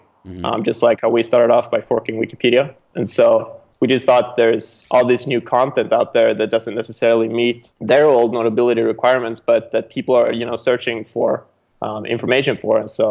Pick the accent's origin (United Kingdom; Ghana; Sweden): Sweden; now in California, United States; I'm the co-founder and CEO of Everipedia. I'm originally from Sweden, but now living in California